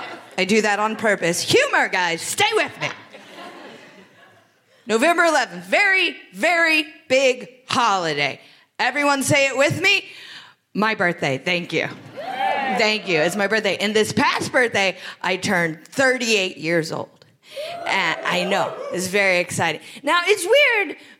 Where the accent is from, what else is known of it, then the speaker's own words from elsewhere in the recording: Greenville, Ohio, United States; now in New York City, United States; because I was told growing up in Greenville, Ohio, in order to get into a very good university, I would have to do very well in school.